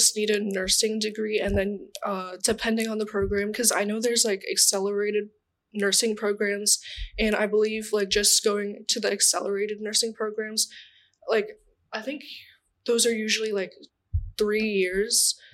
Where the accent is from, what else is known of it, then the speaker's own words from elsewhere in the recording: Newmarket, Ontario, Canada; Yeah, I was raised in Canada. I'm from Newmarket, which is like an hour north from here.